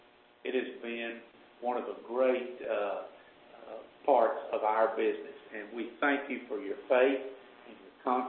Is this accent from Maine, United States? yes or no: no; Dallas, Texas, United States; I grew up in Dallas, grew up out in East Dallas.